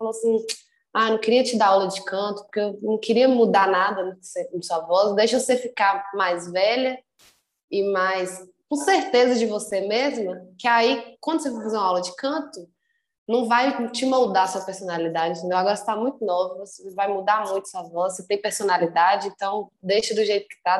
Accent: Taiobeiras, Minas Gerais, Brazil; é difícil você ser de uma cidade do interior, como eu sou de Itaiobeiras, que é longe de tudo quanto é capital. É longe da capital de Minas Gerais, é longe da capital da Bahia, porque Itaiobeiras é perto da Bahia.

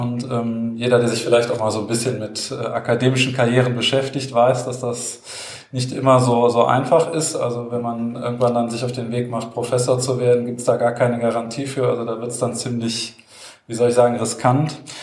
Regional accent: Mechernich, North Rhine-Westphalia, Germany; also born or lived in Bonn; also ich bin in Bonn am Rhein geboren, 1975, und da hat es mich dann aber nicht so lange gehalten, weil meine Eltern eigentlich in der Eifel gelebt haben, also in einem kleinen Städtchen Mechernich, das bei Euskirchen

